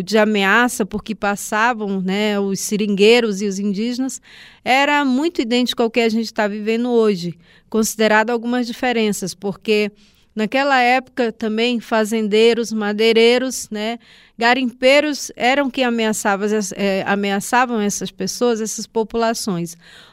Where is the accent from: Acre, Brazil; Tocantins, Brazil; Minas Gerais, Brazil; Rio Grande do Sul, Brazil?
Acre, Brazil; Rio Branco; como eu fui criada em Rio Branco, né, estudava em Rio Branco